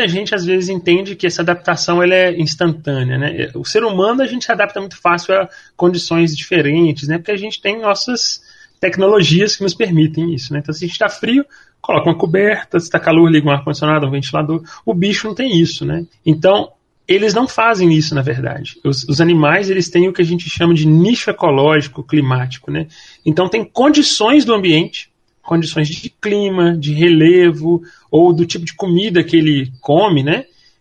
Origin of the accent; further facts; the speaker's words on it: Minas Gerais, Brazil; moved away; Então, o Mato Grosso do Sul, eu não sou daqui, né? Eu sou mineiro.